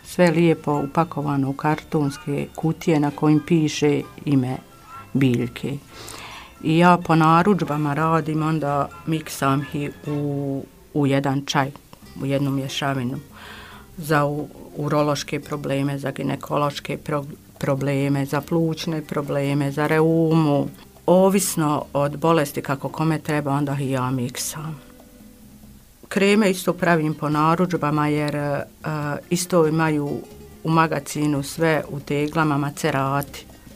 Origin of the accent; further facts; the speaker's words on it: Lukavica, Bosnia & Herzegovina; Pa ja sam iz Lukavice rodom i udala sam se u Lukavicu. Već 34 godine sam u braku, majka sam dvoje djece, domaćica sam